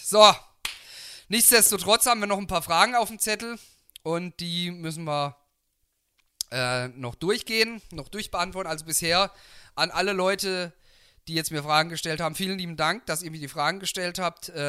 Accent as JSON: {"language": "German", "region": "Baden-Württemberg", "country": "Germany", "said": "bei uns im südbadischen Raum, wo ich herkomme"}